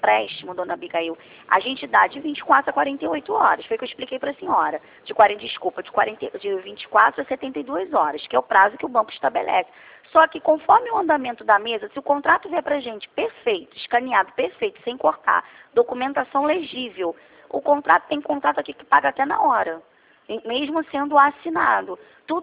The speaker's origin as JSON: {"language": "Portuguese", "region": "Rio de Janeiro", "country": "Brazil", "said": "eu também sou do Rio"}